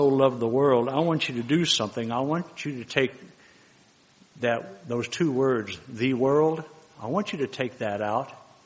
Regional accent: Texas, United States; I wasn't born and raised in the church. I'm a first-generation Christian, and born and raised in Texas.

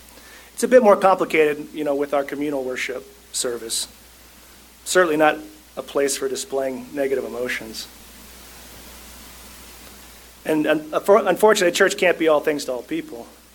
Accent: Albany, New York, United States; I remember growing up in Albany, New York, there was a deacon named Mike Nelson.

